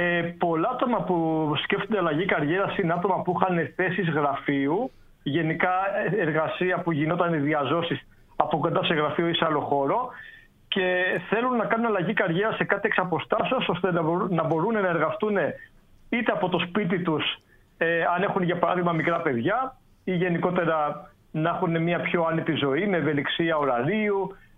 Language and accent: Greek; Greece; Η πιο πολύ είναι από Ελλάδα, γιατί είμαι από Ελλάδα